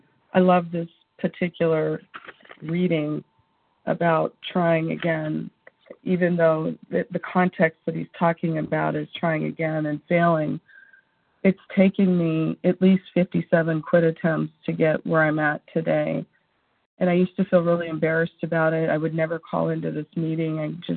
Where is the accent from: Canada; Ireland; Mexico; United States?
United States; Washington; Good morning. … from Washington.